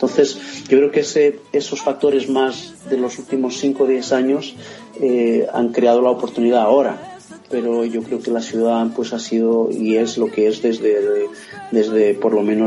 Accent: Lisbon, Portugal; moved away; visito Lisboa un par de veces al año, unas veces más, tres veces menos, y en cierta medida acompaño la evolución de Lisboa y es un mixto de ser insider y de volver a mi tierra

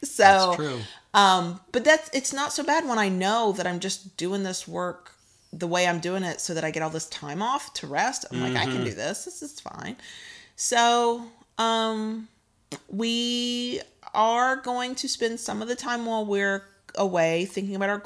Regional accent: United States; But I'm American, and when you say holidays, you're thinking of the actual holiday itself

